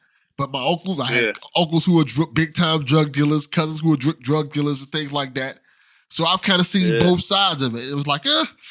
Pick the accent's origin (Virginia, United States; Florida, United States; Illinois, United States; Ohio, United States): Florida, United States; Miami; I grew up in the hood. I grew up in Miami, and in Miami, you got like, you know, I grew up in Liberty City. That's a straight up hood.